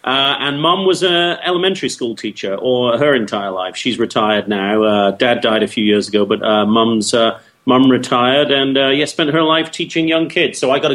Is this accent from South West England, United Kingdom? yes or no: yes; Weston-super-Mare, South West England, United Kingdom; also born or lived in Devon; I was born in Devon, which is down in the southwest of England, and then moved to a town, seaside resort called Weston-super-Mare in Somerset, which is, again, still the southwest. Was there from 9 to 18, really.